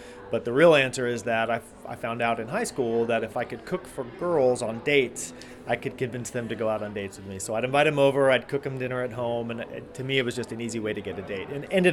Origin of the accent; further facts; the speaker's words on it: Florida, United States; So I grew up in South Florida, and for those of you who lived down there or lived in Coral Springs in the early 90s, I went to a place called Pizza Time.